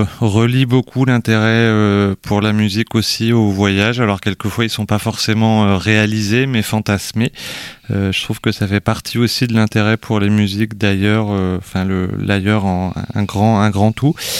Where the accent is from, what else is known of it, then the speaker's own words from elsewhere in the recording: Brittany, France; je suis né à Rennes et je suis originaire non pas de Rennes mais de la campagne rennaise. Je suis originaire du coin Mordel-Saint-Très-l'Heureux à l'ouest de Rennes où j'ai grandi. Je ne suis rennais depuis mes études, à la fin du XXe